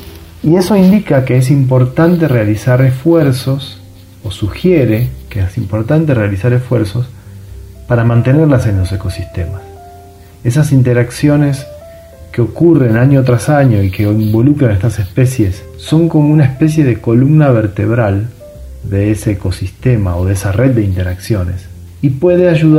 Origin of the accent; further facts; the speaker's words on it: San Fernando, Buenos Aires Province, Argentina; now in Mendoza, Argentina; Soy nacido y criado en San Fernando, en la zona norte del Gran Buenos Aires. Vine a Mendoza porque después de pasar un tiempo en el exterior no quería volver al Gran Buenos Aires